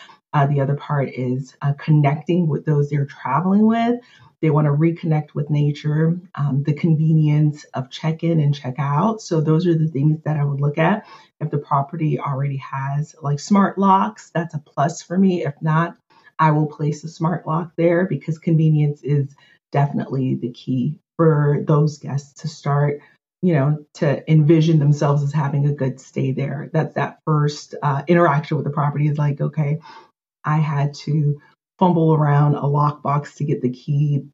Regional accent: Miami, Florida, United States; Does it look like the hood where I grew up in Miami?

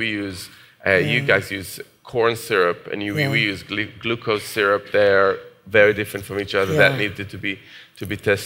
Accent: Jerusalem, Jerusalem District, Israel; So it started off from this corner of the Mediterranean where I grew up in Jerusalem

